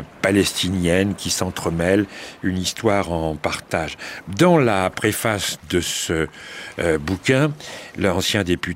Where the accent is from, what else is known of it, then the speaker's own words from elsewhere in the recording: France; chez nous, en France.